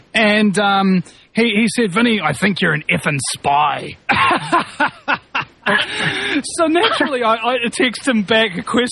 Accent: New Zealand; as a New Zealander, I don't kind of, I don't draw any flack from American patriots, but I do draw flack from Kiwi patriots

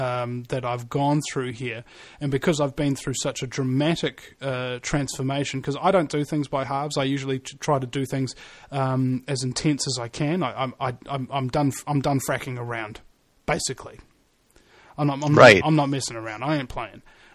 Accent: New Zealand; So naturally, an American gave me an American-based talk radio show because I'm a New Zealander who knows more about America than most Americans do.

